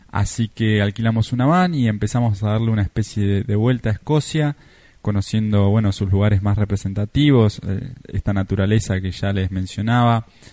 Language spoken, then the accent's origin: Spanish; Argentina; desde Argentina, me gusta mucho viajar, estuve en más de 40 países